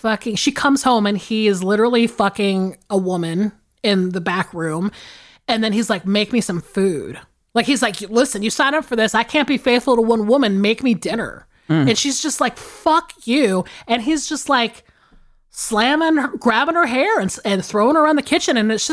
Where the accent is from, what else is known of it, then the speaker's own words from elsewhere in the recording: the South, United States; And the thing about too growing up in the South is that there is so much country music that's just like in the ether.